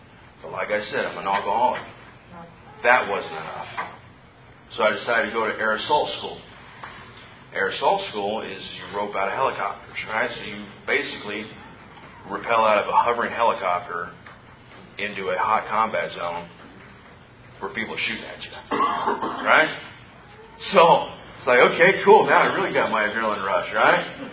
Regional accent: Wasco, California, United States; also born or lived in Bakersfield; So I grew up in Wasco, California, and Bakersfield, went back and forth.

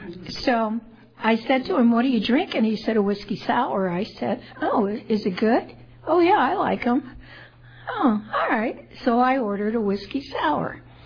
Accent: Clovis, California, United States; also born or lived in Fresno; I was born in Fresno, and I was raised in Clovis, small ranching community at the time.

